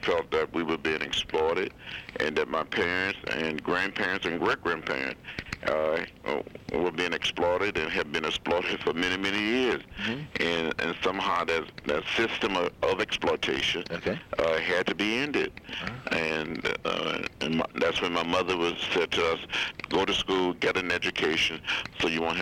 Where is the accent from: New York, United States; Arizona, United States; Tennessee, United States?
Tennessee, United States; Nashville; I grew up in Nashville.